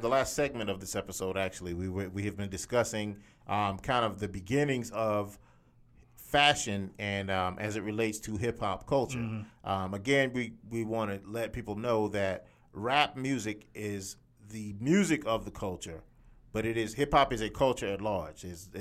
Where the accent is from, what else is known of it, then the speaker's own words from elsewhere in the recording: South Carolina, United States; But now, I grew up in South Carolina. I never saw a pair of Bally's other than on TV.